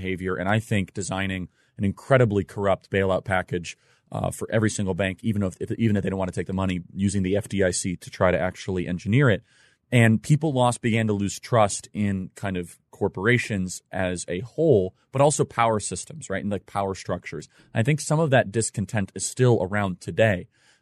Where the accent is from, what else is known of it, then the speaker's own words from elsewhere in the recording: Chicago, Illinois, United States; I didn't grow up in New York. I grew up in Chicago, but I visited.